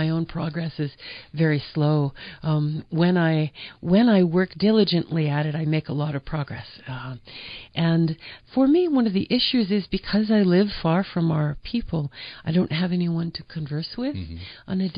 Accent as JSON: {"language": "English", "region": "New York", "country": "United States", "tie": "born or raised there", "said": "I grew up in upstate New York."}